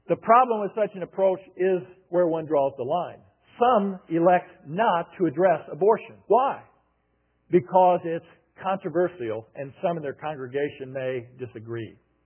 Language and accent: English; Indiana, United States; I was raised in Indiana, but grandparents and so forth were from Kentucky, and they were farmers.